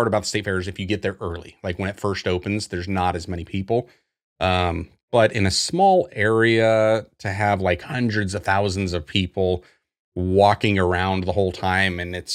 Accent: Iowa, United States; even though I'm from Iowa, I too would like to consider myself a Dr. Pepper purist.

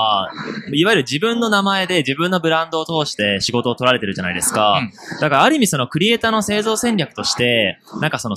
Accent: Kyoto, Japan; 忍者です。あの、京都から来たので。

